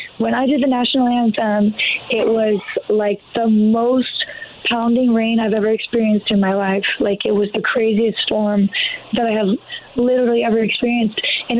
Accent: California, United States; It'll be nice to be in my home state of California on my birthday.

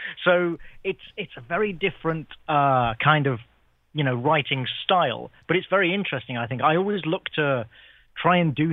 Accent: England, United Kingdom; You must remember, I grew up in England

